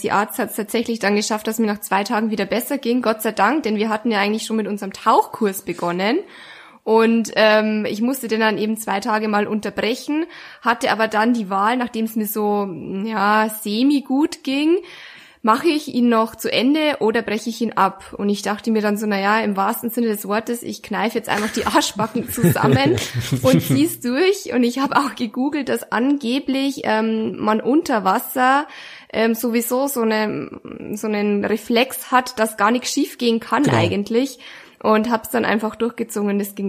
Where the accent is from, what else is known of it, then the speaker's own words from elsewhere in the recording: Munich, Bavaria, Germany; München. Hm? Meine Heimatstadt.